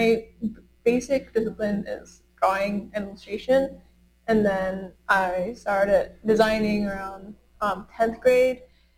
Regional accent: Indonesia; I feel like it's a very specific experience of growing up in Indonesia, but also like really wanting to connect with these two different heritages

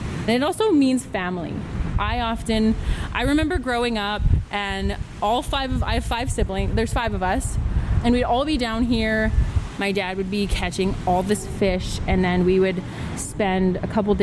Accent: Witset, British Columbia, Canada; I'm 27 years old, born and raised in Whitsett, formerly known as Morristown.

